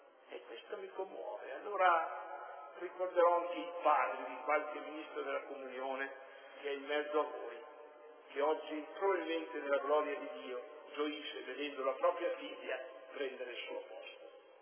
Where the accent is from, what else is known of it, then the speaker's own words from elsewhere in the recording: Trentino-Alto Adige, Italy; Per me che vengo dalle Dolomiti di Brenta